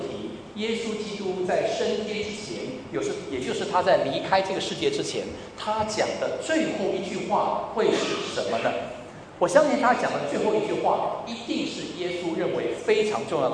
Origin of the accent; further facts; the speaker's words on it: Melbourne, Victoria, Australia; 我从墨尔本来哈，我是住在墨尔本，我现在在一个宣教机构里面服侍